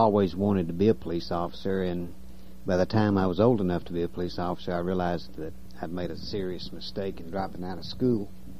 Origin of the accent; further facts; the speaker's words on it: Nashville, Tennessee, United States; also born or lived in Lansing, Michigan; I was born in Lansing, Michigan. My parents separated and divorced when I was 18 months old, and my mother took me south, and I was raised in Nashville, Tennessee.